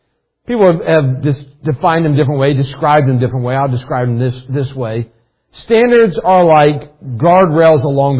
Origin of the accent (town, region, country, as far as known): West Virginia, United States; born or raised there